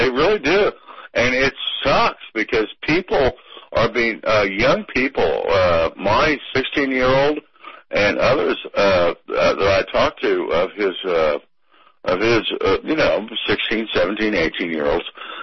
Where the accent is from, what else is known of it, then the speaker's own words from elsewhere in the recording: Kansas, United States; All right, we come from Kansas. Kansas is sort of a bullshit kind of state, you know.